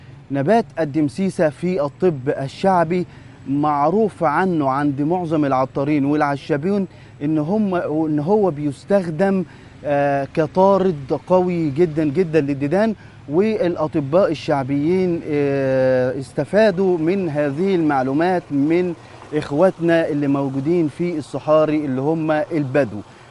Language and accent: Arabic; Egypt; يعني إحنا مثلا عندنا في بلدنا مصر على سبيل المثال